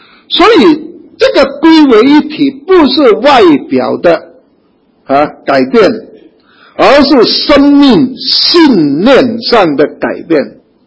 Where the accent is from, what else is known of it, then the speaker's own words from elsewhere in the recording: Singapore; 但是我是基督徒，新加坡的基督徒。我们都是新加坡人